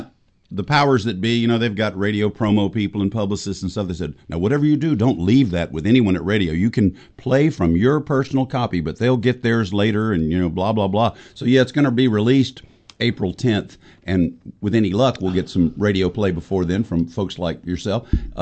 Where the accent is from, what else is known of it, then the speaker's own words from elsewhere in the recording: Mississippi, United States; I had gone back to my hometown for a funeral.